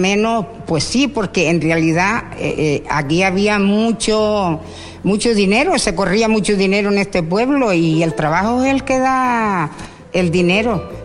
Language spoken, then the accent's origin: Spanish; Cofete, Canary Islands, Spain; also born or lived in Jandía; soy de Jandía y criada en Cofete.